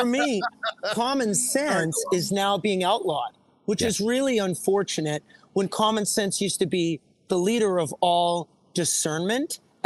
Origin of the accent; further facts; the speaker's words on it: Canada; And even though I'm a Canadian, I know for a fact that the American dream is a legitimate dream